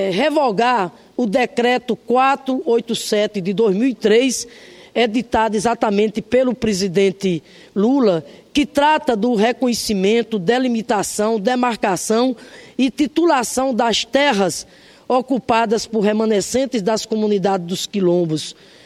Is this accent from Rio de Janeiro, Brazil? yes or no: no; Rio Grande do Norte, Brazil; esse debate surgiu exatamente lá no meu estado, a partir da ameaça que paira hoje sobre a comunidade Alcauã, situada lá no município chamado Poço Branco, lá no Rio Grande do Norte.